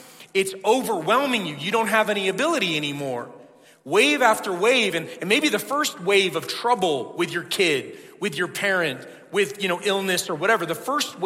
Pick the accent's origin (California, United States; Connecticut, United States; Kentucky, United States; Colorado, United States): California, United States; I grew up in Southern California. There were times we would go to the beach.